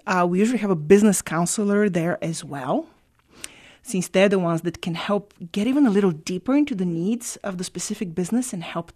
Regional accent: Bulgaria; I'm originally from Bulgaria.

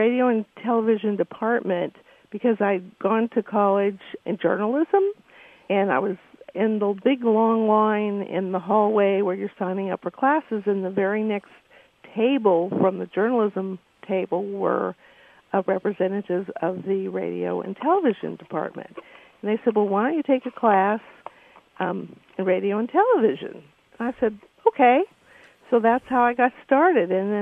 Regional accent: El Paso, Texas, United States; Well, I'm absolutely born and raised in El Paso. I lived in the Upper Valley, went to Coronado High School, and then went right over to Texas Western College at the time.

